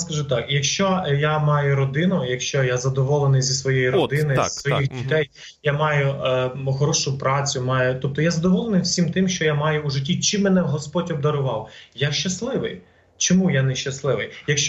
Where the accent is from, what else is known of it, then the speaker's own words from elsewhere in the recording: Zhytomyr, Zhytomyr Oblast, Ukraine; now in Lviv, Ukraine; я сам з Житомира родом походжу, а в останні роки був в Африці, був в Америці, в Італії